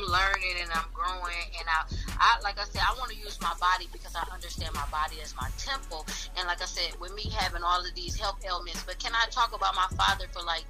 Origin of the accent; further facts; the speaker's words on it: Pontiac, Michigan, United States; I'll even come to Detroit. I'm from Pontiac. I don't mind coming to Detroit.